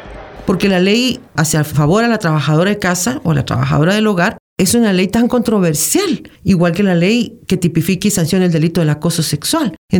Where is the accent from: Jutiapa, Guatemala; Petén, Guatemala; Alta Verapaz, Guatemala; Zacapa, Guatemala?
Zacapa, Guatemala; Yo soy originaria de Zacapa.